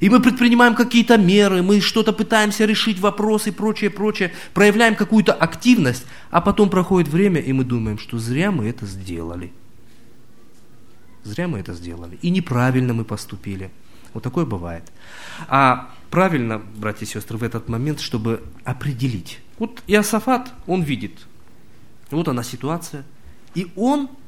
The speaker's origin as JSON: {"language": "Russian", "town": "Beslan", "region": "North Ossetia–Alania", "country": "Russia", "said": "Я из Северной Осетии, из города Беслана."}